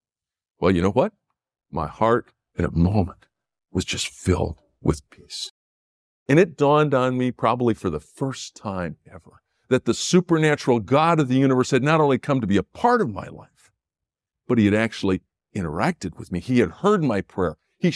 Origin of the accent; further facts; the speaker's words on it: Rockford, Illinois, United States; moved away as an adult; My dad drove me out from Rockford, Illinois, which is my hometown, and it took us 1,000 miles of driving to get to MIT.